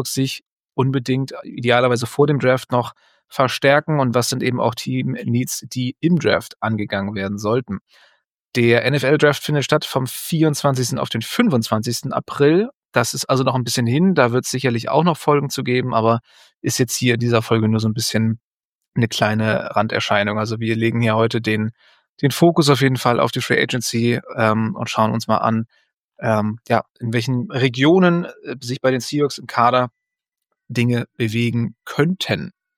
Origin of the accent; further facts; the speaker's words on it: Northern Germany, Germany; Das widert mich als Norddeutscher natürlich in einem besonderen Maße